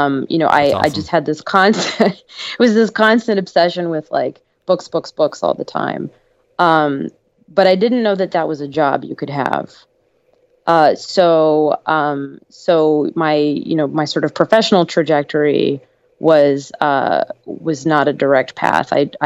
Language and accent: English; Greece; So I grew up mostly in Greece before the internet.